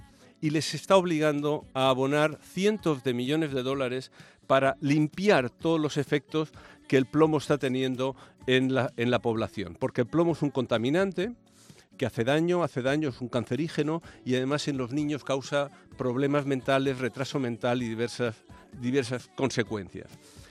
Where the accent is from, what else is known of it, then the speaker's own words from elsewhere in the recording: Balearic Islands, Spain; hemos abierto el programa con música Baleares de mi tierra